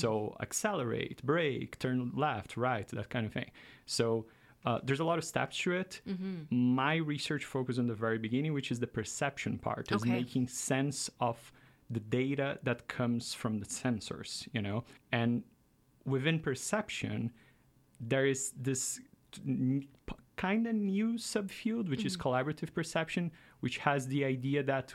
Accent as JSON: {"language": "English", "town": "Cascavel", "region": "Paraná", "country": "Brazil", "tie": "born or raised there", "said": "I'm Brazilian, and I did my undergrad in my hometown. Mm-hmm. It's a city in the south of Brazil called Cascavel. It translates to rattlesnake."}